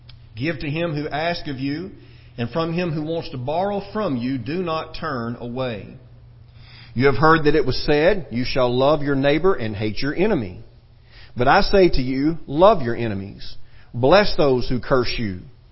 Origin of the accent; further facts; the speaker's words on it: Texas, United States; I mean, we're from Texas, y'all, and we're going to have a hard time with some of this too.